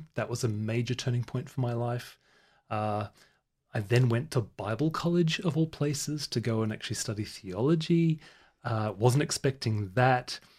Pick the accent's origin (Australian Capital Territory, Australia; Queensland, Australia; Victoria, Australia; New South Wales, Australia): Queensland, Australia; Brisbane; accent: English; I've got an English accent, even though I was born in Brisbane. So I'm beaten up in the schoolyard for being a pommy, even though I was actually born in Australia.